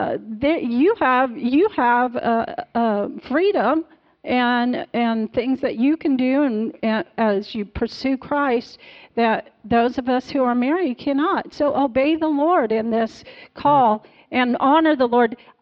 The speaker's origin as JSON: {"language": "English", "region": "Arkansas", "country": "United States", "tie": "born or raised there", "said": "I know when I was growing up in Arkansas, if you weren't married by the time you were 19, you were a spinster."}